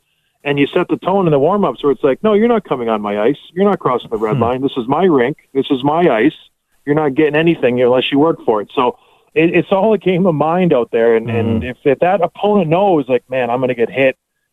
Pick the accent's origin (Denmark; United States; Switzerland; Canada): Canada; Us being Canadian